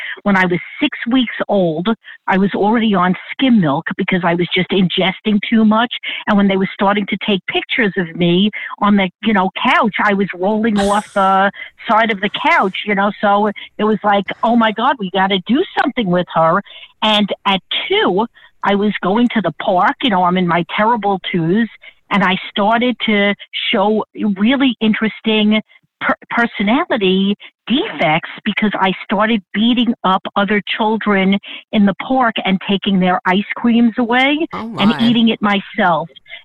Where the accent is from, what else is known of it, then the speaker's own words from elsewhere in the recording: New York, United States; I came from the South Shore of Long Island. We were very diverse.